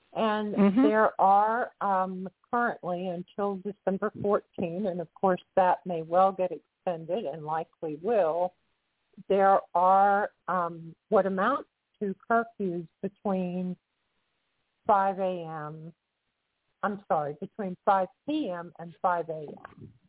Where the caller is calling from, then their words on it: Florida, United States; Calling from Florida.